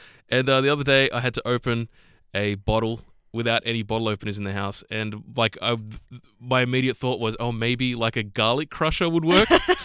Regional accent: Nowra, New South Wales, Australia; So I grew up in Nowra.

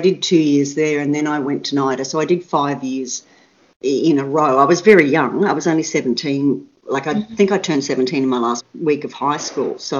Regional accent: Caloundra, Queensland, Australia; I grew up in Caloundra on the Sunshine Coast, so I actually wasn't aware of much of that stuff for quite a long time.

